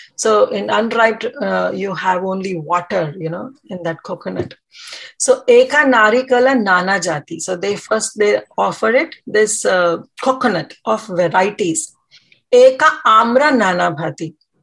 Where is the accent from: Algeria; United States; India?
India; North India; especially in North India. I'm from North, so I know.